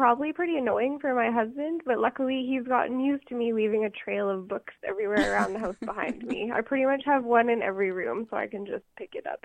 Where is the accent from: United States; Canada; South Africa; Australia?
Canada; I'm Canadian. I live in Alberta.